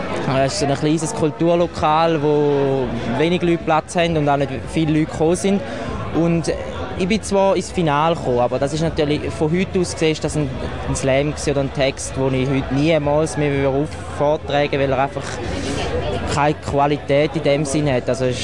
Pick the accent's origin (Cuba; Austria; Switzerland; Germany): Switzerland; Bichelsee, Thurgau; ich komme aus Bichelsee, aus dem Hinterthurgau.